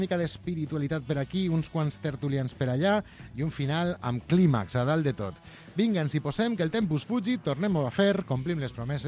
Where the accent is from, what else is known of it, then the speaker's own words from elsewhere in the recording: Castellón de la Plana, Valencian Community, Spain; Jo soc de Castelló.